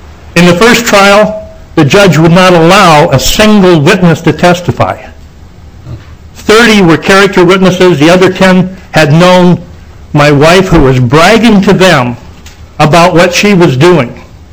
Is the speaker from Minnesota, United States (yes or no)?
yes; Hopkins, Minnesota, United States; I'm from Hopkins.